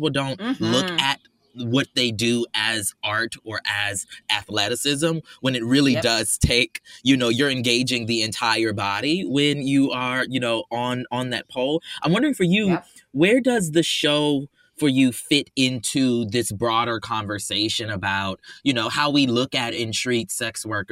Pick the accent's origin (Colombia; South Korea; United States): United States; Charleston, South Carolina; also born or lived in Atlanta; I'm from Absolutely. Charleston, South Carolina, but I came of age. I went to school in Atlanta.